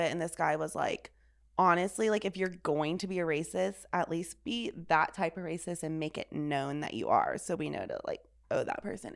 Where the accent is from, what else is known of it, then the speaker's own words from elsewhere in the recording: Georgia, United States; I didn't grow up on the farm. I grew up in Georgia.